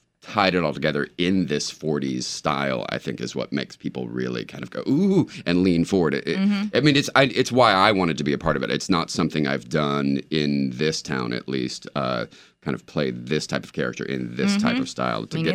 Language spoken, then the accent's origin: English; Durham, North Carolina, United States; also born or lived in Chapel Hill; I grew up in Central North Carolina. I was born in Durham and grew up there and in Chapel Hill